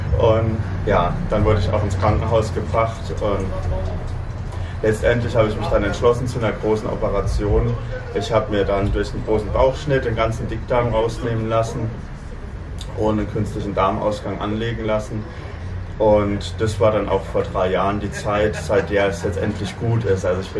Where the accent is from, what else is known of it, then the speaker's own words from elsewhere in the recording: Neustadt, Rhineland-Palatinate, Germany; Ich komme aus Neustadt, falls es jemand kennt, in Rheinland-Pfalz.